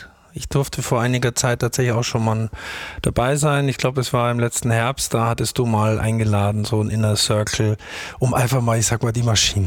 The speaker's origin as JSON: {"language": "German", "country": "Austria", "tie": "born there", "said": "Ich bin natürlich sehr froh als geborener Österreicher"}